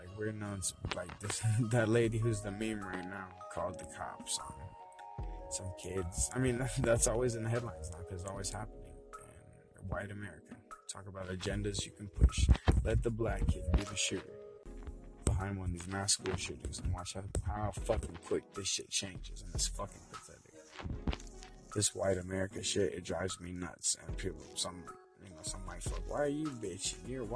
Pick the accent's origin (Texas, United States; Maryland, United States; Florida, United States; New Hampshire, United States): Florida, United States; Miami; I mean, I grew up in Miami. I'm grown in Miami. I was imported there and I was grown there, from Key Largo to West Palm Beach to my fucking Miami